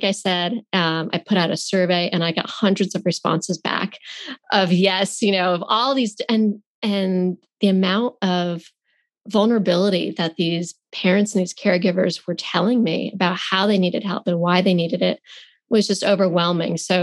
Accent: Georgia, United States; we got to go see a specialist in New York City, and we're from Georgia. So it was quite the trip

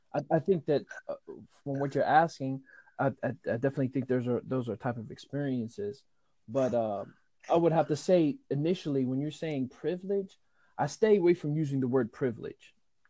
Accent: New York City, New York, United States; accent: East Coast; Yeah, I'm from the Bronx.

